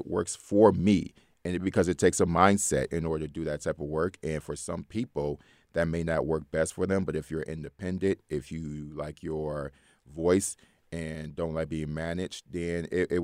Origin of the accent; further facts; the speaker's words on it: Detroit, Michigan, United States; So, as I said, I grew up in Detroit, Michigan, the largest black city in the United States